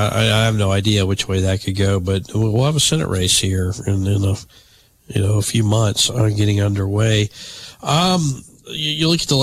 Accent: Birmingham, Alabama, United States; growing up in Birmingham, and, like, how many times are we going to fix I-20-59

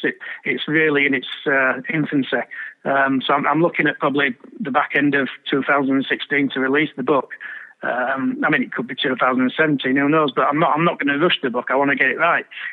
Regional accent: Yorkshire and the Humber, United Kingdom; I'm a Yorkshireman, I'm down to earth

